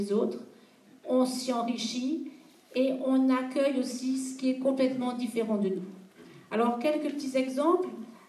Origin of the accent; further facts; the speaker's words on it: Strasbourg, Grand Est, France; je viens de Strasbourg et je suis en ACI depuis une vingtaine d'années et coordinatrice depuis quelques années sur le territoire de Strasbourg.